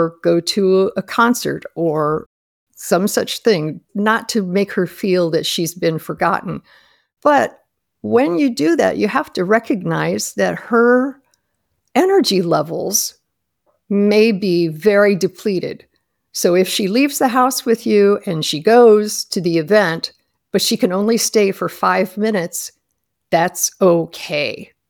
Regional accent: Ohio, United States; also born or lived in Maryland; I moved from the area where we had all been in Maryland back to my home state of Ohio because my son and my sister's family all asked me to come back.

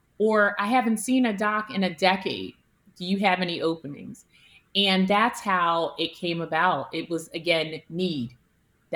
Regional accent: Philadelphia, Pennsylvania, United States; I'm a pediatric surgeon, but I'm born and raised in Philly.

